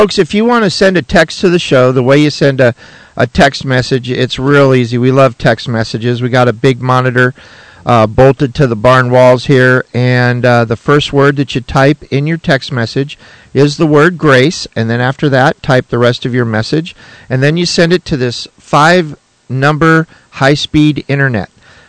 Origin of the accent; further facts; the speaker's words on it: Zhongshan, Guangdong, China; English is a second language; I grew up in Zhongshan. It's a Chinese town.